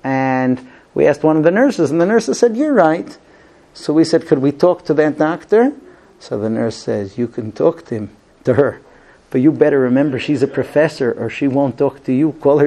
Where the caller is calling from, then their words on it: Israel; I call, I get the secretary, I say, look, I'm calling from Israel, I'd like to talk to this doctor.